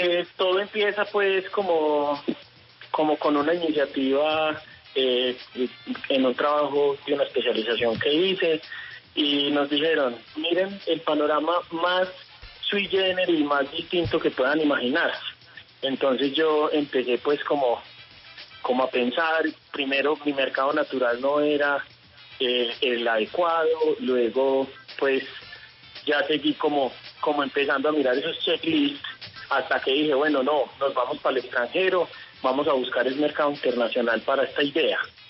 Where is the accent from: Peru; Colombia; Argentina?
Colombia; Manizales, Caldas; nosotros somos de Manizales, de Colombia